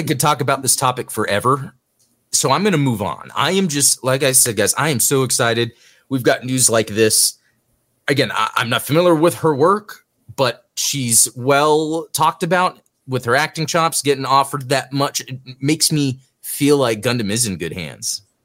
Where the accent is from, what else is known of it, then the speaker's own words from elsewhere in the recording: United States; the thing that was left out for as an American was Double Zeta